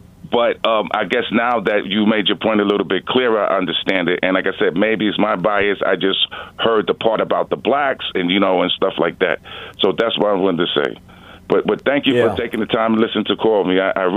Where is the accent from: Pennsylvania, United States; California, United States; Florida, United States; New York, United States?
New York, United States; New York City; I came from New York City, and New York City is one of the most segregated places in the world.